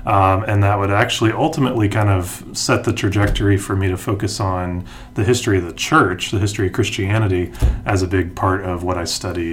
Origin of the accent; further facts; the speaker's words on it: Lebanon, Ohio, United States; also born or lived in Cincinnati; That's where I'm from originally. I was born in Cincinnati. Grew up in a small town about halfway between Cincinnati and Dayton, which are only about an hour apart. A little town called Lebanon, one of the suburbs there